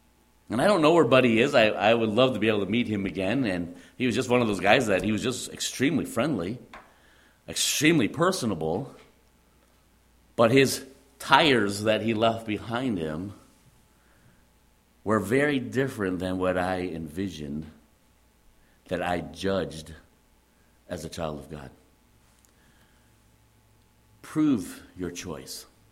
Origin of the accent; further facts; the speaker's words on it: Illinois, United States; also born or lived in Wisconsin; because I'm not from the Bible Belt, I'm from Illinois and Wisconsin at the time